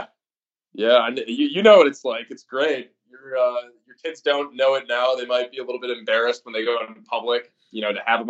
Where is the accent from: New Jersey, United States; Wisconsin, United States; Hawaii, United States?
Wisconsin, United States; Milwaukee; also born or lived in Oregon / Texas / Green Bay; I was born in Oregon. I lived there for about 4 months when I was an infant, and then moved to Texas for 2 years. And then thereafter, I moved to Wisconsin. More specifically, I lived in Milwaukee for about 13 years